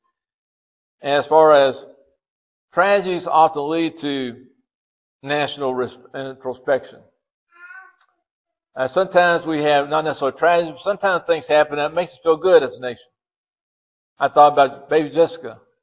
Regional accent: Louisville, Kentucky, United States; I said, I grew up in West End of Louisville.

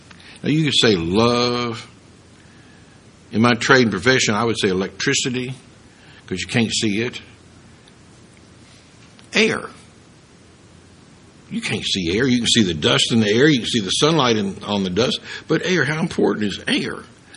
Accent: Kentucky, United States; I'm from central Kentucky in the mountains of eastern Kentucky.

